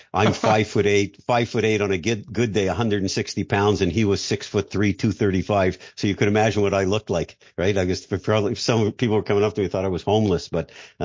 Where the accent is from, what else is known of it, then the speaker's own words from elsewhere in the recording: Montreal, Quebec, Canada; now in Florida, United States; I'd moved from Canada to Florida. I've been living here for 28 years. I grew up in Montreal.